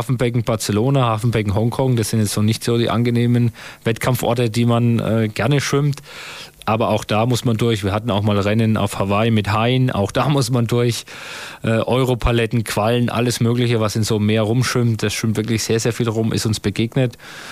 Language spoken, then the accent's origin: German; Germany; Und wir als Deutsche sind jetzt nicht unbedingt gewohnt, in 34 Grad Wassertemperatur und brutalen Sonnenschein in der Wüste in Dubai hin und her zu schwimmen.